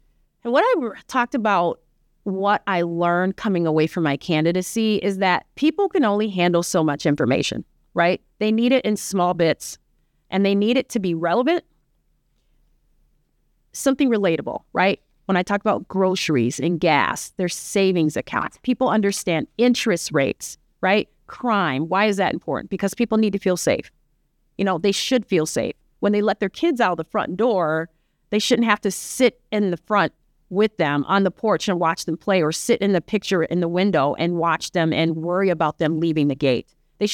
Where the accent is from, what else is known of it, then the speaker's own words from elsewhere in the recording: United States; We are unique, and I like being an American. I absolutely love being American.